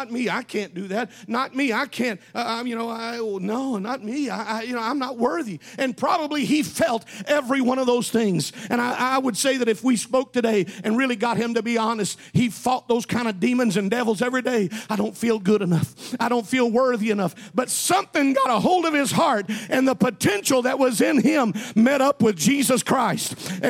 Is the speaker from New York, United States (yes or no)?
no; Texas, United States; I remember in Texas, growing up in North Texas, there was a young man that went to TBC, Wayne Huntley.